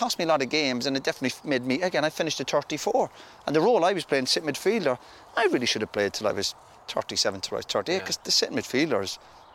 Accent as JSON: {"language": "English", "country": "Ireland", "tie": "born or raised there", "said": "where I grew up in Ireland, it was people would go out and drink at weekends"}